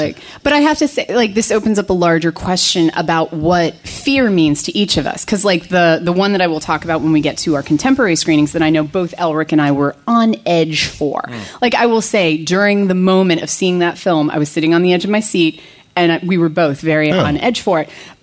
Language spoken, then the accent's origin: English; United States; I grew up on the Shenandoah River. So, like, you walk out the front door.